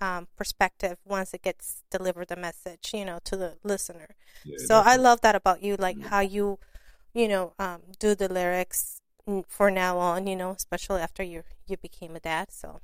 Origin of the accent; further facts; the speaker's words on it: Long Beach, California, United States; I grew up in Long Beach, so it's like, you know, it was in my blood, and, you know, everywhere you go in Long Beach, you know, rap.